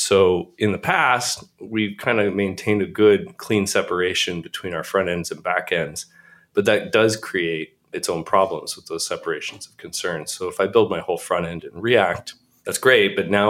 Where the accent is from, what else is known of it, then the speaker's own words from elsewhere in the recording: Canada; But yeah, I'm Canadian, so I sometimes say JavaScript.